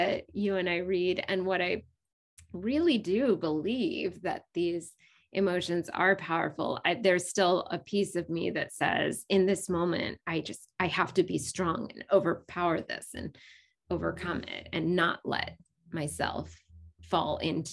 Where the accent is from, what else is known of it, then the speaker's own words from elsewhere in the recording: United States; being raised and growing up in the United States, that you have this idea that you have power over yourself